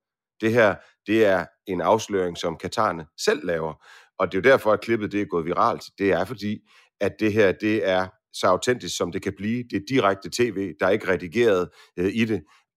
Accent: Aarhus, Central Denmark Region, Denmark; Det betyder noget for mig, der hvor jeg kommer fra. Jeg kommer fra Aarhus.

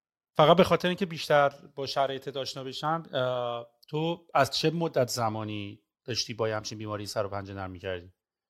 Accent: Iran; moved away; ولی بعد از اینکه از ایران اومدم بیرون اینطوری بودم که اگه این همه اینجا هست پس تو ایران هم خیلی هست

